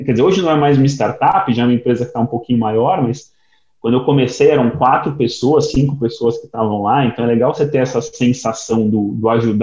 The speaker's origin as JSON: {"language": "Portuguese", "region": "São Paulo", "country": "Brazil", "said": "São Paulo, sou paulistano. E, enfim, estudei em colégios normais"}